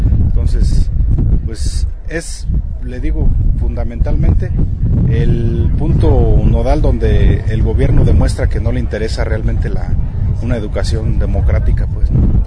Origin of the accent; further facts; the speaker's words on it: Puruándiro, Michoacán, Mexico; Venimos de Michoacán, de la región Puruándiro.